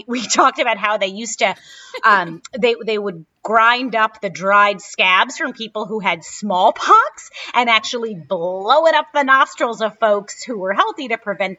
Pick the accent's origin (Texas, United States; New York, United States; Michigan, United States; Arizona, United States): New York, United States; Brooklyn; All I know is that when I was a kid growing up in Brooklyn, occasionally we would take weekend trips to Pennsylvania